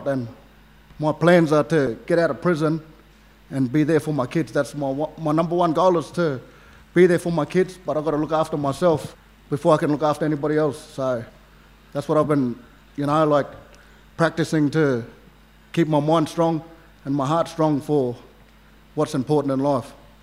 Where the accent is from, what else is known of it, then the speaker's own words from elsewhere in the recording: Tennant Creek, Northern Territory, Australia; now in Victoria, Australia; So yeah, I just wanted to acknowledge my people as well, the Yarra and Warramunga people from Tennant C